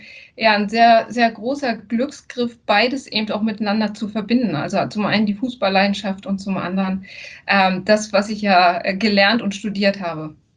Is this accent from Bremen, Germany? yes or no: no; Usedom, Mecklenburg-Vorpommern, Germany; now in Hamburg, Germany; mit dem Umzug hier nach Hamburg, ich komme eigentlich aus Usedom